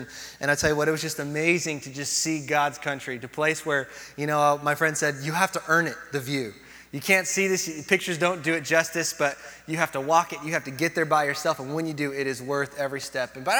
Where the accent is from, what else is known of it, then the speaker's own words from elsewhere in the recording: Yucaipa, California, United States; I grew up in Yucaipa before it was like Yucaipa that you know it, okay? When I grew up in Yucaipa, it was all about chicken ranches and cattle farms